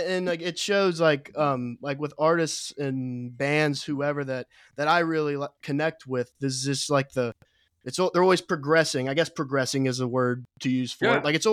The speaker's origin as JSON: {"language": "English", "town": "Cincinnati", "region": "Ohio", "country": "United States", "also_born_or_lived": "Oklahoma / Texas", "said": "I'm from Cincinnati. I was lucky enough to live in Oklahoma and Texas, so that's how I, you know, discovered those guys."}